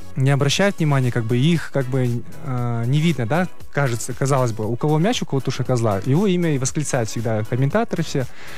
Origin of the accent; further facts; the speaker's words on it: Kyrgyzstan; Ну вот издавни и мы, кыргызы, и американцы, ковбои, мы два народа, которые на лошадях, да?